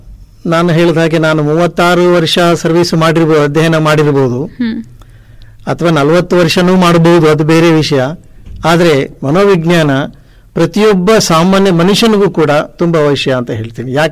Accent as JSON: {"language": "Kannada", "town": "Ballari", "region": "Karnataka", "country": "India", "also_born_or_lived": "Dharwad", "lives_now": "Mysuru, India", "said": "ನಾನು ಮೂಲತಃ ಬಳ್ಳಾರಿಯವನು. ನನ್ನ ಶಾಲೆ, ಕಾಲೇಜು ಮತ್ತು ಪೋಸ್ಟ್ ಗ್ರಾಜುಯೇಷನ್ ಸ್ಟಡೀಸ್ ಎಲ್ಲ ಧಾರವಾಡದಲ್ಲಿ ಆಗಿರುವಂಥದ್ದು, ಕರ್ನಾಟಕ ಯೂನಿವರ್ಸಿಟಿಯಲ್ಲಿ."}